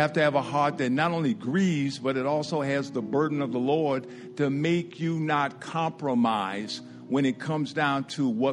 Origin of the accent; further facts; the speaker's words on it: Detroit, Michigan, United States; Considering the fact that I grew up in Detroit, born in 1957